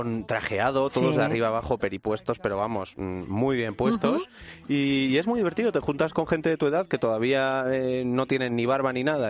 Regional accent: Irún, Basque Country, Spain

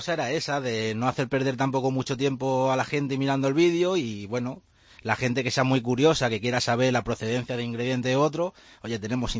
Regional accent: Jaén, Andalusia, Spain; porque dije que era de mi tierra, que es Jaén

